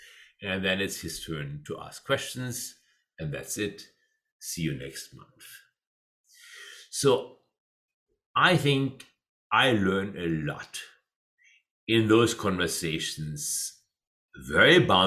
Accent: Freiburg, Baden-Württemberg, Germany; English is a second language; moved away as an adult; also born or lived in China; now in United States; being from Germany, having I was born in Freiburg, but having spent the last 30 years in the United States, and about maybe in months there, 4 years or so in the People's Republic of China in Shanghai

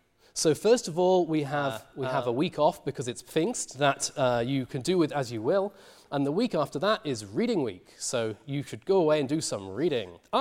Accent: United Kingdom; One of them is that I am British myself and I like the British Isles

